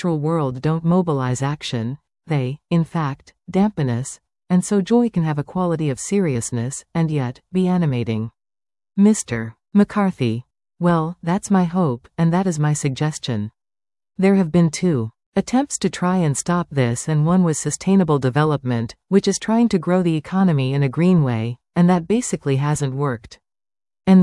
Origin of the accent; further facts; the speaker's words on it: Liverpool, North West England, United Kingdom; I come from Liverpool. I come from the city of … which is a Victorian port, really, and industrial city, but it was a port.